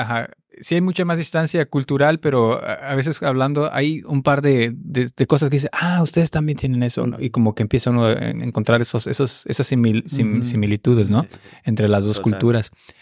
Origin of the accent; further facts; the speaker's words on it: Canada; O sea, sí, soy de Canadá.